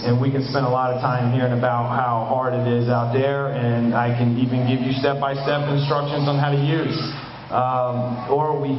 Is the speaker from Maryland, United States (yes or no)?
yes; Greenbelt, Maryland, United States; also born or lived in Washington, D.C.; I'm from Greenbelt, Maryland. It's this little shithole right outside of Washington, D.C., right inside the Capitol Beltway.